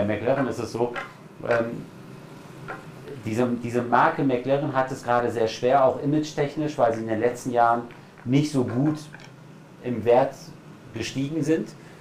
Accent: Bielefeld, North Rhine-Westphalia, Germany; Also ich finde es ja sehr schade als Bielefelder

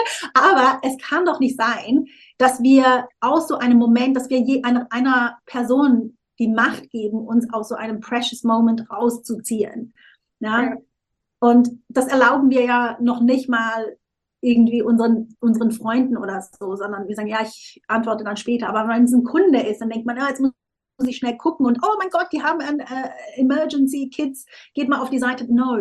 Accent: Switzerland; weil ich bin halb Südafrikanerin. Ich habe meiner Mutter lange vorgeworfen, also ich bin ja in der Schweiz aufgewachsen

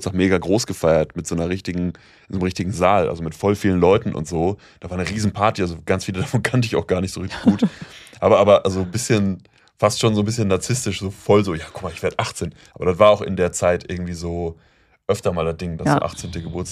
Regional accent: Bocholt, North Rhine-Westphalia, Germany; das war bei uns in Bocholt so das Spaßbad

